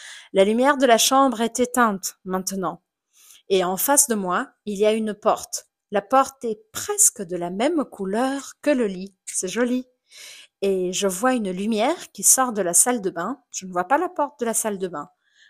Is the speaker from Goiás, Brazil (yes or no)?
no; São Paulo, Brazil; ça fera une semaine que je serai de retour chez moi à São Paulo